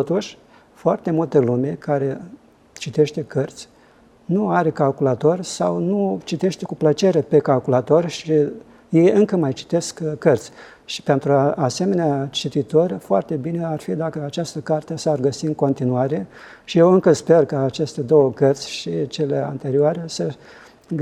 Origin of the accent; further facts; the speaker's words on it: Moldovița, Suceava County, Romania; M-am născut în Moldovița, un loc minunat din țară, din Bucovina.